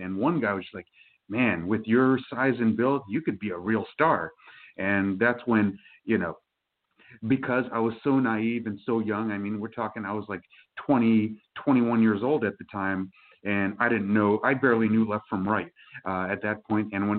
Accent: New York City, New York, United States; moved away as an adult; Like moving 1,000 miles away from home because I'm originally from New York City.

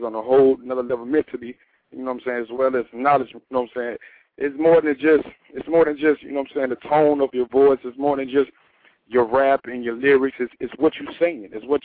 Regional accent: Statesboro, Georgia, United States; I was born in Statesboro, Georgia. I'm pretty much getting the basic information. I'm 19 years old.

